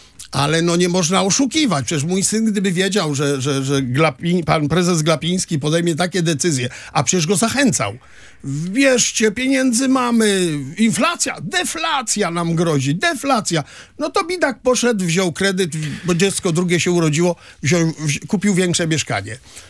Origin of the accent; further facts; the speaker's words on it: Białogard, West Pomeranian Voivodeship, Poland; To ja wychowany wśród Rosjan, bo jestem z Białogardu od dziecka